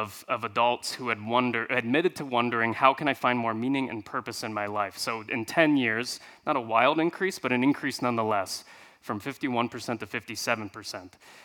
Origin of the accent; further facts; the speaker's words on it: Columbus, Ohio, United States; But like I mentioned, not from the South. I'm from Columbus, Ohio. That's where I grew up.